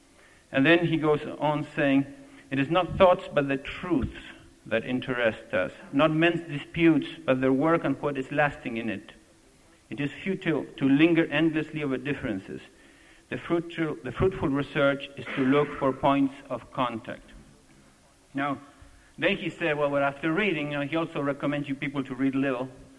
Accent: Argentina; including my home country, my native country, Argentina.

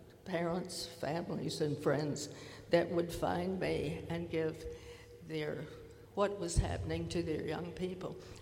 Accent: Texas, United States; I'm a Texan, and my husband ranched

